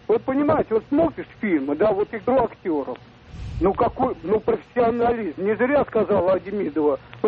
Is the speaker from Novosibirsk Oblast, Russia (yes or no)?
no; Moscow, Russia; Я из Москвы.